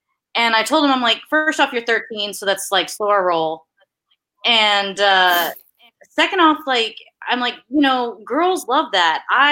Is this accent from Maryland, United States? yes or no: yes; Annapolis, Maryland, United States; And I made it my own in that I did set it in my hometown of Annapolis, Maryland.